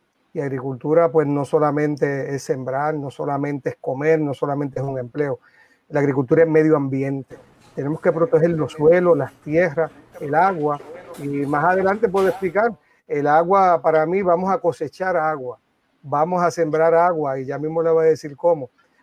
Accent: Lares, Puerto Rico; pues soy vengo de Lares, soy hijo de servidores públicos.

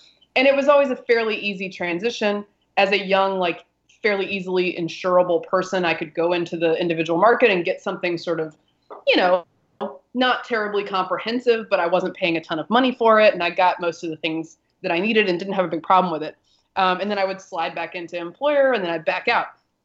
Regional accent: Durham, North Carolina, United States; also born or lived in Alabama; I grew up in Durham, North Carolina, which is home to Duke, which makes me a Duke basketball fan and a conservative on the internet

